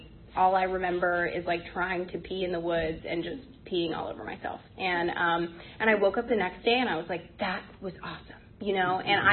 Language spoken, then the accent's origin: English; McLean, Virginia, United States; I grew up in McLean, Virginia, in a nice area, and I played sports